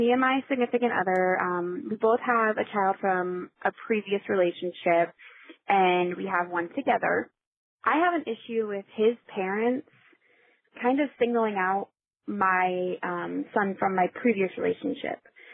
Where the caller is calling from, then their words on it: Sarasota, Florida, United States; I'm calling from Sarasota, Florida.